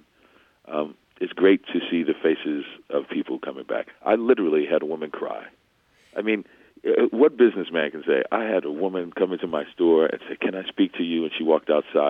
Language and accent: English; New Orleans, Louisiana, United States; I'm from New Orleans, born and raised, and, you know, when Katrina happened, my neighborhood was in some of the deepest part of the flooding, Pontchartrain Park